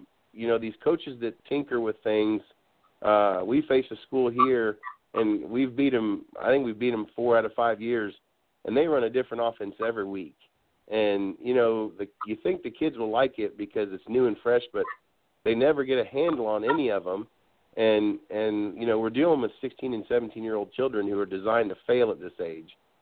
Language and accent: English; Kansas, United States; And I'm originally from Kansas, and a job opened up in a small school out here in southeast Kansas